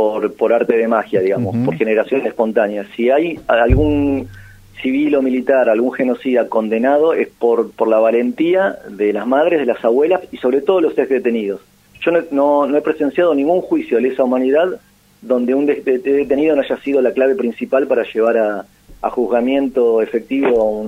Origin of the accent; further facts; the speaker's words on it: Mar del Plata, Buenos Aires Province, Argentina; hace que la identidad marplatense somos casi como porteños aspiracionales nosotros.